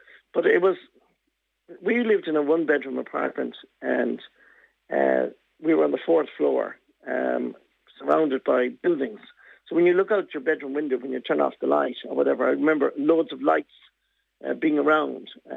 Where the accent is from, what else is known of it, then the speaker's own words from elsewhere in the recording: New York, United States; now in Ireland; from growing up in New York to coming back to West Clare and living in rural Ireland, memories of my grandparents, changing careers.